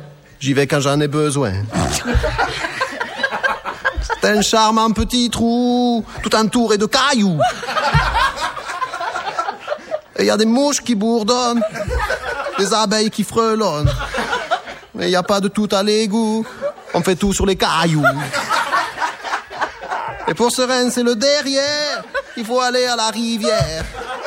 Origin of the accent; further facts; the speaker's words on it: South-West France, France; ça s'entend pas, mais je suis du Sud-Ouest.